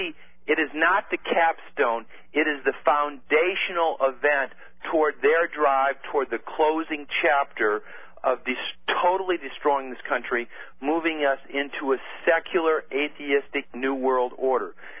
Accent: United States; and that as an American, I am doing my best to try and share these possibilities with other Americans

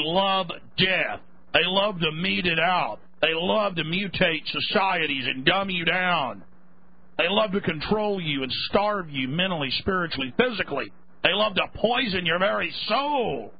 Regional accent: Texas, United States; Laying down weapons. I'm from Texas.

